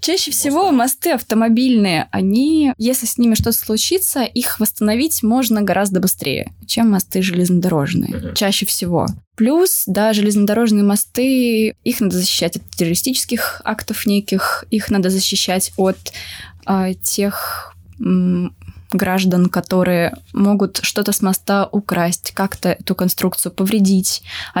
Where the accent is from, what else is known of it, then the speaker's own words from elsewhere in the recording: Khabarovsk, Khabarovsk Krai, Russia; А что касается железнодорожных, то я родом из Хабаровска.